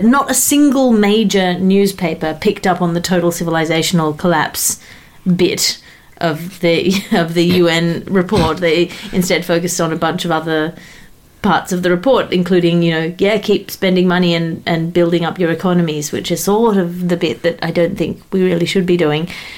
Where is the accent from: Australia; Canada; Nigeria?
Australia; As an Australian, can I just say, I feel that I am the expert on the export of expats